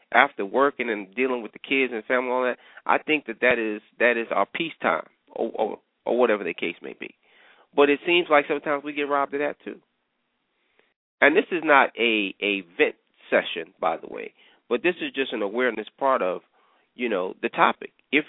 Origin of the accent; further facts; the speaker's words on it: New York, United States; I grew up in New York.